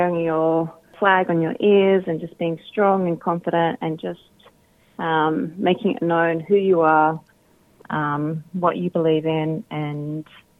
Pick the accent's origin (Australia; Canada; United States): Australia; Sydney, New South Wales; I'm originally from Sydney, so I do miss Sydney mob.